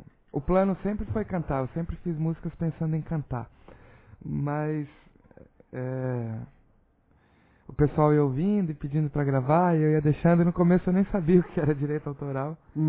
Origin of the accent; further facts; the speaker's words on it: Vitória da Conquista, Bahia, Brazil; moved away as an adult; now in São Paulo, Brazil; Sou de São Paulo, capital. Fui criado em Vitória da Conquista, na Bahia, mas nasci em São Paulo e com 18 anos também voltei para São Paulo